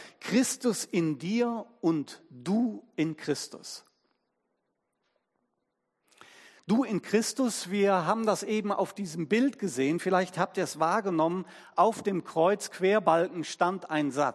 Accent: Cologne, North Rhine-Westphalia, Germany; born there; Ich bin ja in Köln geboren.

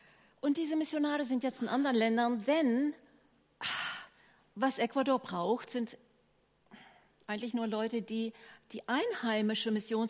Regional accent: Paraguay; Paraguay ist mein Heimatland

